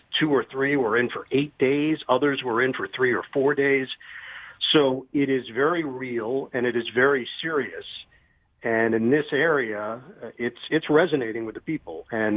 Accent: New York, United States; I live here in New Jersey. I'm from New York.

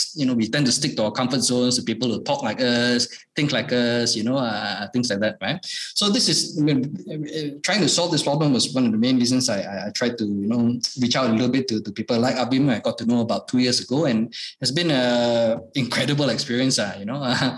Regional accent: Malaysia; that I would love to see define us as Malaysian are things like compassion, you know, our love for family, our love for, you know, spending time together, for helping one another.

